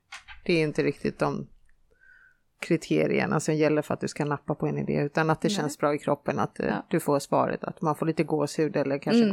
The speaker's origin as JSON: {"language": "Swedish", "country": "Finland", "said": "för jag är från Finland, så att för mig är Gotland väldigt exotiskt."}